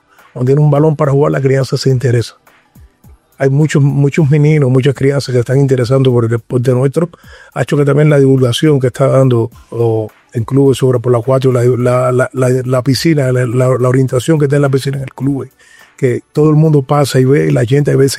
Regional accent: Cuba; Portuguese is a second language; now in Brazil; Bárbaro e eu, que somos cubanos e jogamos na seleção cubana muito tempo

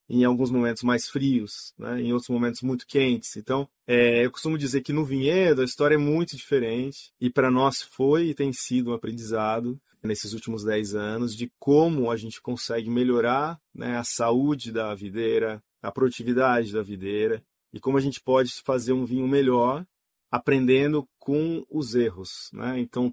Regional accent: São Paulo, Brazil; born there; eu nasci no Vale do Paraíba, do lado de São Paulo

